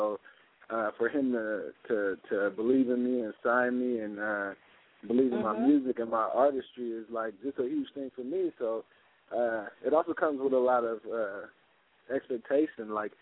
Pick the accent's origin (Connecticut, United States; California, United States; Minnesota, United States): California, United States; Sacramento; I'm from Sacramento, but I'm a Lakers fan, man. They hate that out here in Sacramento.